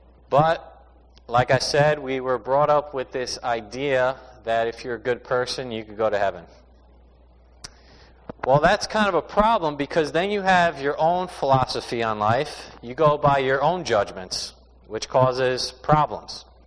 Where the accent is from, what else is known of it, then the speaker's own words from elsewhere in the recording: New Jersey, United States; also born or lived in Staten Island, New York; I was born in Staten Island, New York, 1984, where I started growing up. That's where my parents are from as well. And they moved down to New Jersey, where I grew up the rest of my life up until now.